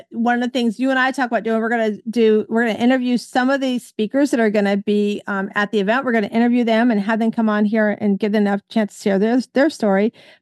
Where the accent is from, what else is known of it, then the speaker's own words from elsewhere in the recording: Tampa, Florida, United States; And of course, you're in my hometown. So those that are listening here in Tampa